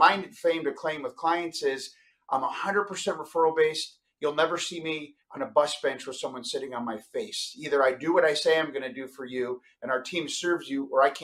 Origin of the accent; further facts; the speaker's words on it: East Coast, United States; I'm from the East Coast.